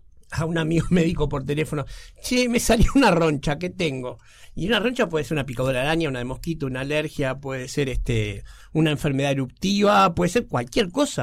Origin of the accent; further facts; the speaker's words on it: Uruguay; Yo nunca viví en Israel, soy uruguayo